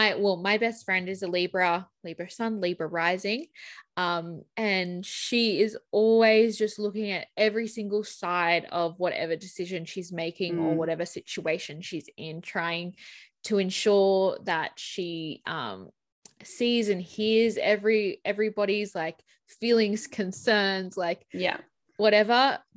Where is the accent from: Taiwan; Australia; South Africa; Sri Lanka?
Australia; accent: Australian; I hate my Australian accent sometimes.